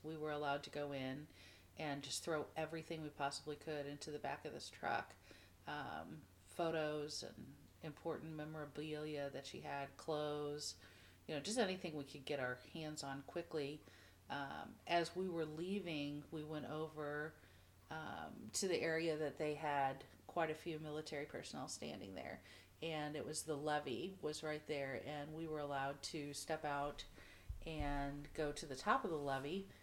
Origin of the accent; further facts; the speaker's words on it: Redbud, Illinois, United States; I grew up in Redbud, Illinois.